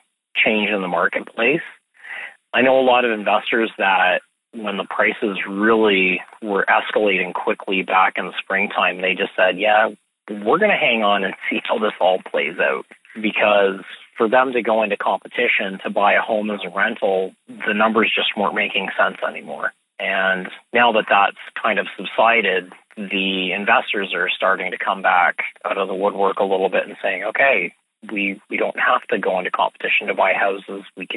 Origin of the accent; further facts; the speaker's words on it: Burlington, Ontario, Canada; now in Waterdown, Canada; and Waterdown where I live. And I grew up in Burlington, so I know Burlington really well.